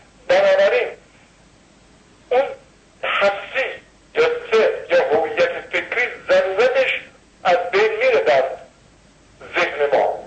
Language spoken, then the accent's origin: Persian; Khomeyni Shahr, Isfahan, Iran; born there; 2012 در شهر خمینی به دنیا آمدم.